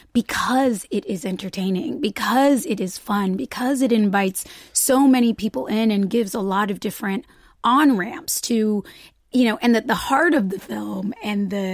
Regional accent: California, United States; I grew up in California

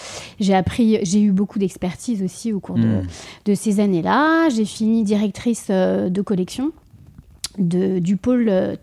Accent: Paris, Île-de-France, France; also born or lived in London; je suis parisienne. Ouais. J'ai tout le temps, enfin, j'ai hormis 4 années où j'ai vécu à Londres, j'ai toujours vécu à Paris, plus précisément en fait au Vésinet, en banlieue parisienne

